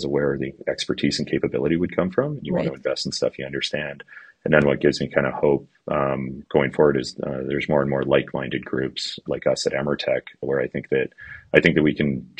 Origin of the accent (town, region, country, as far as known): Canada